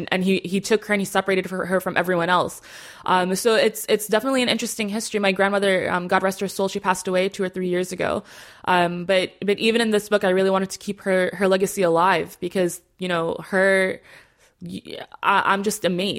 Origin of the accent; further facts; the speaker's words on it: United States; what I, as a young teen born and raised in America, was enduring